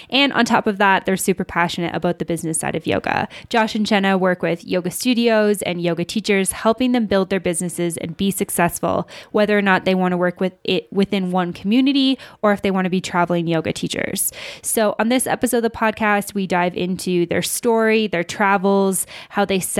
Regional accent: Alberta, Canada; They're actually from super, super close to where I'm from in Alberta.

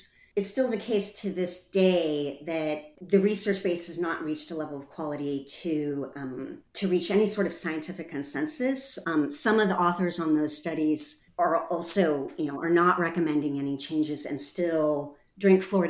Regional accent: Portland, Oregon, United States; How we got started in this is I'm from Portland, Oregon, and we are the last city in the last large city in the United States to not fluoridate our water.

